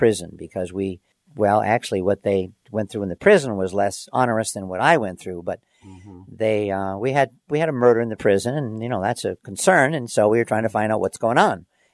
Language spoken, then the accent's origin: English; Detroit, Michigan, United States; "Here's my family, and I'm from Detroit." So I grew up in a fairly integrated society. I went to Wayne State University, and a number of my professors were black.